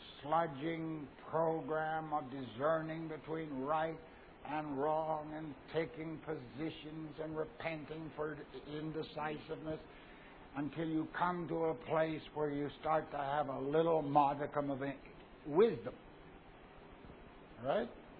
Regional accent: United States; now in Australia; Now, I come from America, and I read the morning paper over there, and I come over here, and I think, Australia, way down there in the South Pacific, oh, Australia will be pristine and pure.

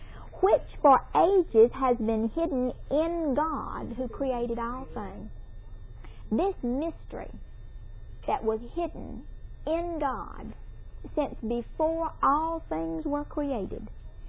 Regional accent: Mississippi, United States; I don't know about you, but I couldn't qualify. I'm from Mississippi.

